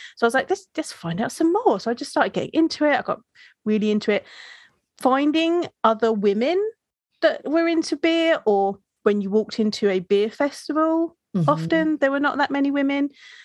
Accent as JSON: {"language": "English", "country": "United Kingdom", "said": "And so being a Brit, that meant that I was doing a lot of working out of the US."}